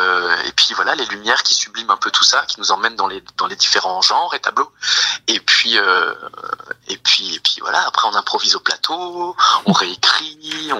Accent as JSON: {"language": "French", "region": "Grand Est", "country": "France", "tie": "born there", "said": "dans le village, dans mon village natal, et qui plus est dans la maison de mon grand-père, où se sont passés donc les derniers cas de possession qu'on a eu en Alsace"}